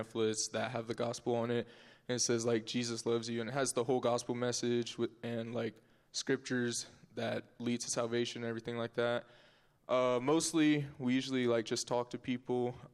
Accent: Opelika, Alabama, United States; also born or lived in Montgomery; I am from Opelika, Alabama, but I was born in Montgomery.

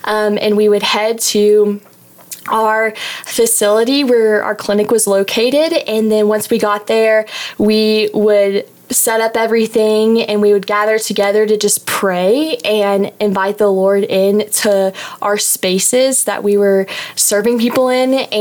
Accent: Graham, Texas, United States; I'm from Graham, Texas, and this upcoming fall, I will be a sophomore here at LCU, and I'm currently majoring in physical therapy.

